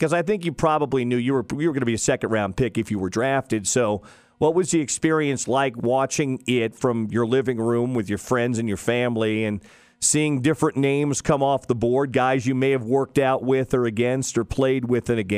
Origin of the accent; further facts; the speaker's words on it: Kansas, United States; Well, let me tell you, because I grew up in Kansas, and Iowa and Kansas are not too dissimilar, Marcus.